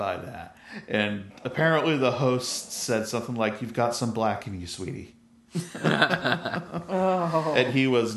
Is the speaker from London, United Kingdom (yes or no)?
no; Scotland, United Kingdom; and I was like, well, I'm from Scotland, so Scottish.